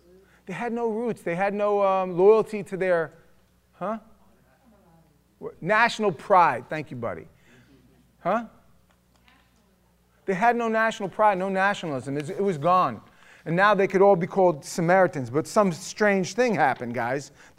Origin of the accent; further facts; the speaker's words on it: New York, United States; This is my home. This is my home. In case you guys didn't know, I'm from New York. I ain't from Florida.